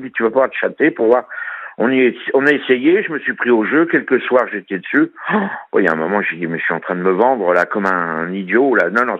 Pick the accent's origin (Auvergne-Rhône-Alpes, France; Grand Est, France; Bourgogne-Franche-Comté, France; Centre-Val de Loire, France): Auvergne-Rhône-Alpes, France; Lyon; puisque nous sommes lyonnais à la base